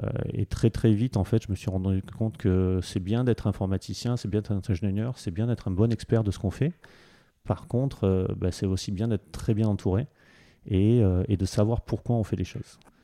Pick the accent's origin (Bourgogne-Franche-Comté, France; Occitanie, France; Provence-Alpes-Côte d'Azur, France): Provence-Alpes-Côte d'Azur, France; Antibes; je me définis comme un provincial. Je viens du sud de la France, une petite ville qui s'appelle Antibes.